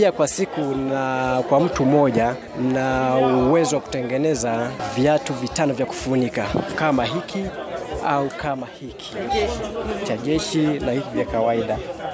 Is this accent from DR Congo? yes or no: no; Bariadi, Simiyu, Tanzania; nimetokea mkoa wa Simiyu wilaya ya Bariadi. Ni mjasiriamali wa ngozi.